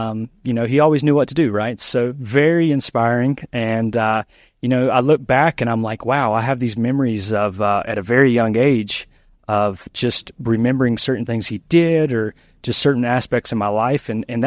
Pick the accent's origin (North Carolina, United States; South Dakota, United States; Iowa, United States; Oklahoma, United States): North Carolina, United States; Lexington; Yep, Lexington, North Carolina, if you ever heard of it.